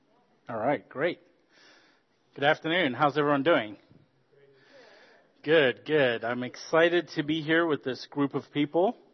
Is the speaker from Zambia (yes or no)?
yes; Zambia; I promise you I am from Africa. I was born and raised in Zambia in South Central Africa. My mom is South African. My dad is Zambian.